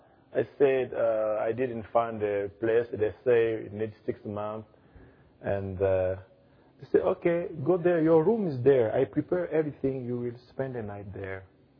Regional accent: Zambia; moved away; I'm from Zambia.

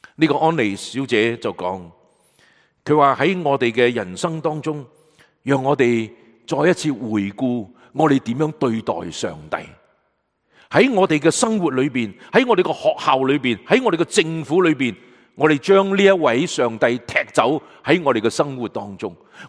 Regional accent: China; 我哋特别我哋中国人食发菜

